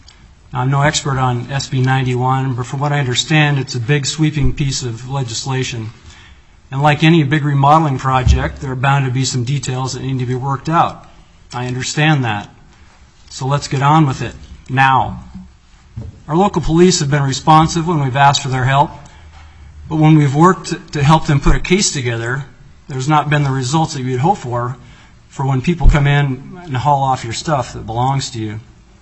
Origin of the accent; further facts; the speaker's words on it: Juneau, Alaska, United States; I grew up in Juneau, a retail family, and been active in the business for over 30 years.